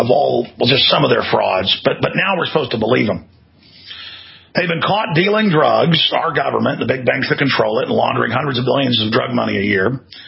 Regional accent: Kennebunkport, Maine, United States; let me put on my fake Texas accent because I'm Kenny Buckport, Maine. Nothing wrong with folks from Maine

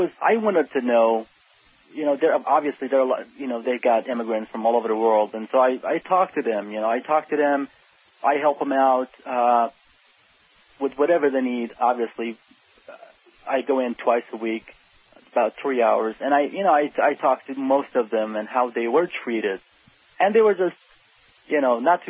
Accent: Iraq; And we said, you know, we're from Iraq, obviously.

